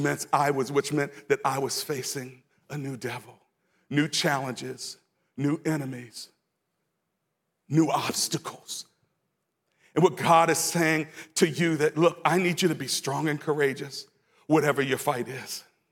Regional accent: Maryland, United States; It may have meant that I grew up in Prince George's County.

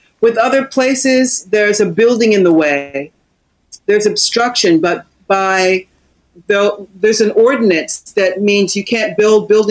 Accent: Atlanta, Georgia, United States; also born or lived in Charleston; You know, I grew up in Atlanta, you know, in Charleston, just black, black, blackety black.

